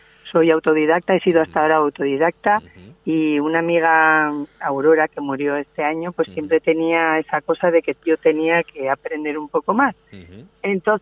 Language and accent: Spanish; Espinal, Navarre, Spain; a mí me gusta mucho todo lo que tiene que ver con mi tierra, ¿no? Uh-huh. Con Espinal, Navarra, País Vasco, todo